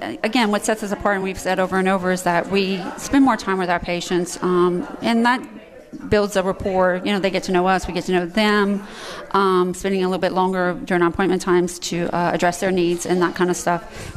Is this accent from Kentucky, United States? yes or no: no; Abbeville, Louisiana, United States; now in Lafayette, United States; I'm originally from Abbeville, but okay. I've been a resident of Lafayette since I went to UL many years ago, over 30 years ago.